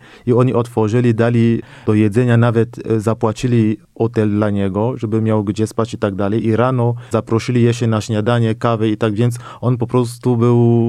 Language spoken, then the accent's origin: Polish; France; Polish is a second language; bo we Francji jestem Francuzem, nie?